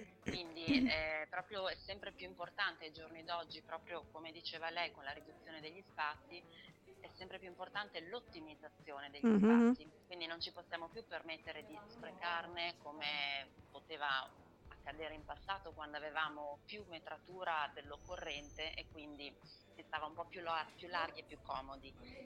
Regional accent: Bologna, Emilia-Romagna, Italy; now in Sardinia, Italy; Io poi non sono sarda di origine, sono bolognese di origine e sono capitata per motivi personali in Sardegna

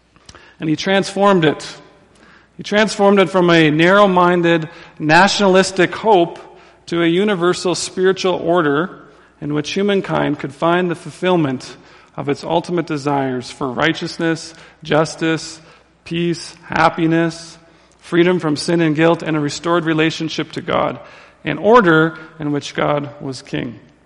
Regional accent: Saskatchewan, Canada; I'm from Saskatchewan.

